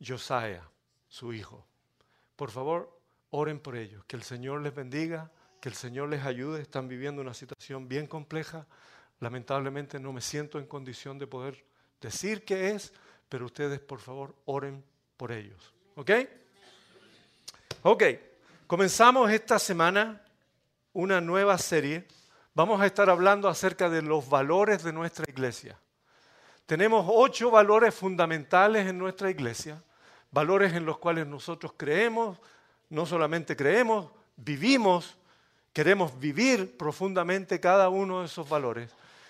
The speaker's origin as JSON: {"language": "Spanish", "country": "Chile", "also_born_or_lived": "Honduras", "moved": "yes", "said": "Yo estuve con mi familia viviendo un par de años, aunque soy originalmente de Chile, vivimos un par de años en Honduras, después del huracán Mitch."}